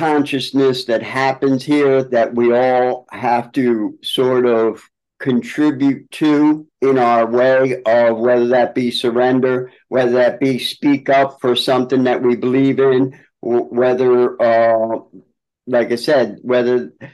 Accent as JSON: {"language": "English", "town": "Philadelphia", "region": "Pennsylvania", "country": "United States", "said": "I'm from Greater Philadelphia region."}